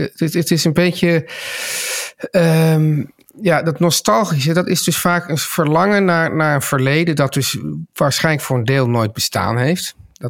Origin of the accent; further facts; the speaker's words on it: Amsterdam, North Holland, Netherlands; Toen ik opgroeide in Amsterdam, dan was dus, als je dan uit eten ging